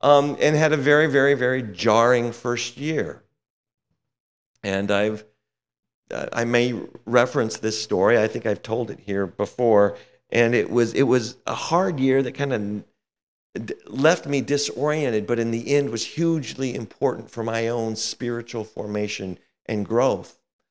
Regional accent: Iowa, United States; also born or lived in Kansas; I was born in Kansas. We moved to Northwest Iowa.

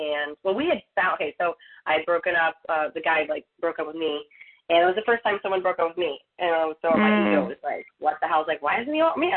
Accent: Saudi Arabia; born and raised in Saudi Arabia.

